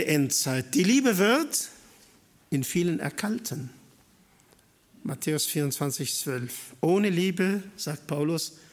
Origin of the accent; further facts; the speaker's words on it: Syria; German is a second language; now in Germany; Ich komme ursprünglich aus Syrien und wir beide leben hier als Ausländer im Schwabenland.